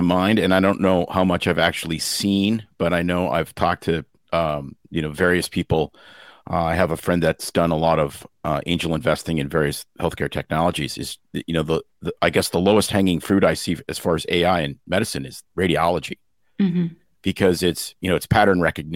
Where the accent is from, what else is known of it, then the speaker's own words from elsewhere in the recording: Saskatoon, Saskatchewan, Canada; moved away as an adult; now in United States; Okay, so I was born actually in Canada, educated at the University of Saskatchewan, grew up in the small city of Saskatoon. Practiced there very, very briefly. And then we were recruited into the Pacific Northwest of the United States.